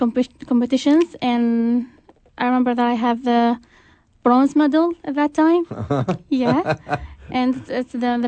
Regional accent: Baghdad, Baghdad Governorate, Iraq; English is a second language; now in United States; Yes, I'm from Baghdad, and I'm here in America for 7 months now. Me and my husband are now here in America after what happened in Iraq, after the bad situation, the unsafe situation.

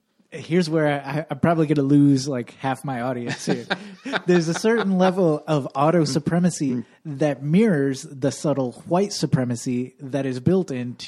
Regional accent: Michigan, United States; I grew up in a rural town of Michigan with 95% white people.

